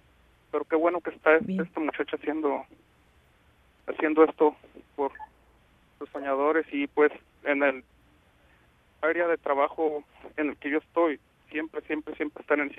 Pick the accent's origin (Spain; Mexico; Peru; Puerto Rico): Mexico; moved away; yo siempre he dicho lo mismo, yo crecí en México.